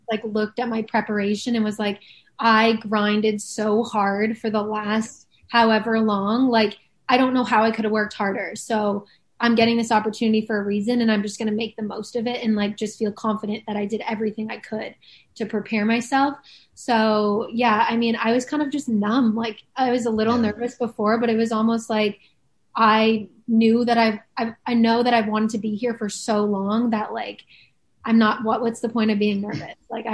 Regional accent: Canada; I grew up in Canada, I didn't grow up in Italy. Yes, my family's from there, but it's different.

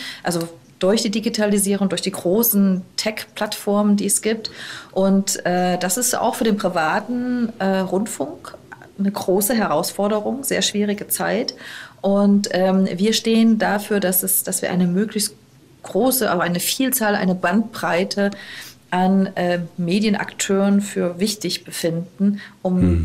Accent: Saxony, Germany; ich komme ja aus Nordsachsen und das ist eine sehr ländlich geprägte Region.

